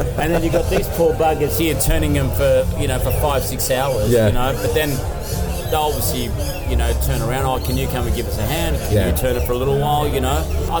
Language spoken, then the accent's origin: English; Symi, South Aegean, Greece; So my background, I'm from Simi.